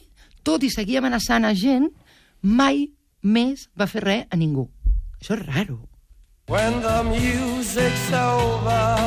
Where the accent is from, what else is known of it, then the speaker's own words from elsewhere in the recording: Albons, Catalonia, Spain; El meu poble, que és un poble extraordinari de l'Empordà, que es diu Albons